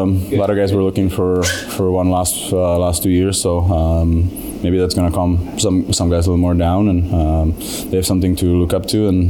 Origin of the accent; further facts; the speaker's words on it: Czechia; English is a second language; I have a big family, and we're helping in community in my hometown back home in Czech Republic, and I want to also help around here too.